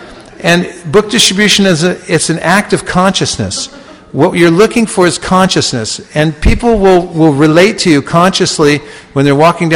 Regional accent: San Francisco, California, United States; Or better yet, I start off with, I'm from San Francisco. Where are you from? I tell them first, San Francisco, where are you from?

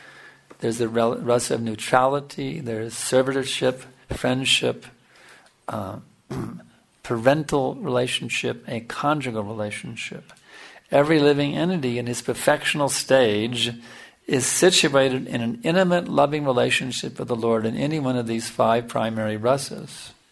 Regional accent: Texas, United States; I'm from Texas, and there's a city called Dallas where we have a big temple, Radhakrishna Sanji Temple.

